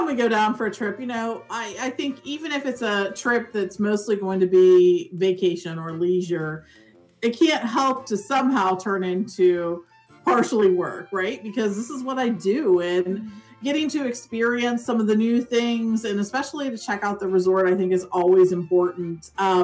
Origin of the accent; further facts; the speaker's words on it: United States; it just makes you feel so proud of not just that we are American